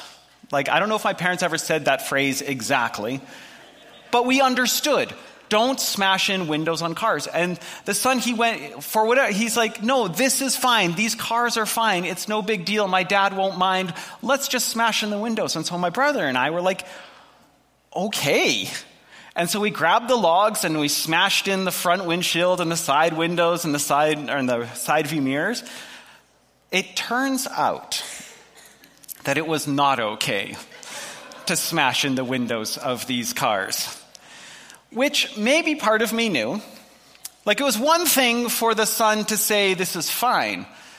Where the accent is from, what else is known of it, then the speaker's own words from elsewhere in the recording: Edmonton, Alberta, Canada; I grew up in Alberta, which has nothing to do with this story, except for the fact that growing up, I lived in Edmonton, and we lived in the city